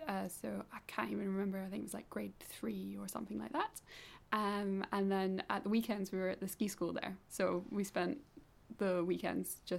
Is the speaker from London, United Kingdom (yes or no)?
no; Huntly, Scotland, United Kingdom; Sure. So I grew up in Huntly in Aberdeenshire. So it's on the train line between Aberdeen and Inverness.